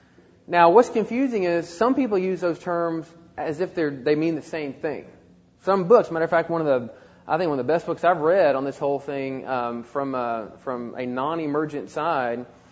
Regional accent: Louisiana, United States; also born or lived in Mississippi; Now, I'm from South Louisiana by way of Mississippi. This kind of thing is in my blood.

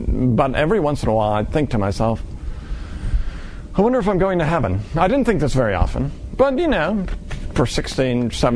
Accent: Oregon, United States; And we're from Oregon, so it was a pouring down rain day, which in Oregon is kind of common.

